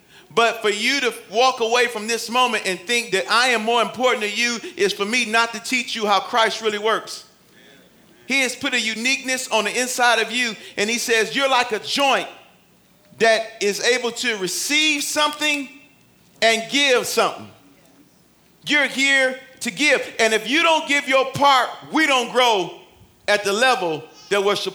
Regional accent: Detroit, Michigan, United States; I'm from Detroit.

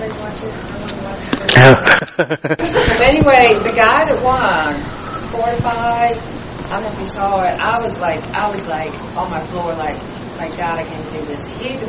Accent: Louisville, Kentucky, United States; Now, I'm from Louisville, Kentucky, so mm-hmm.

